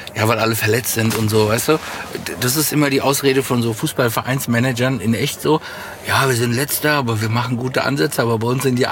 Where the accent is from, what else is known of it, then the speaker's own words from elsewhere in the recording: Croatia; dann bin ich halt Kroate, dann gebe ich jetzt alles auf Kroatien.